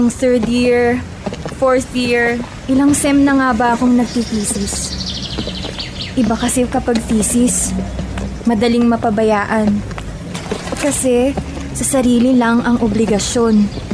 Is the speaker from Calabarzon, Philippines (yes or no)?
no; Baguio, Cordillera Administrative Region, Philippines; Dati, hinihingal pa ako noong galing ako sa Baguio.